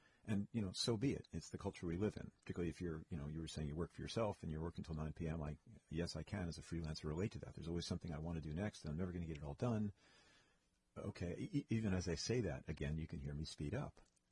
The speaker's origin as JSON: {"language": "English", "region": "New York", "country": "United States", "tie": "born or raised there", "said": "I mean, I grew up in New York and around a culture of artists in an artistic family"}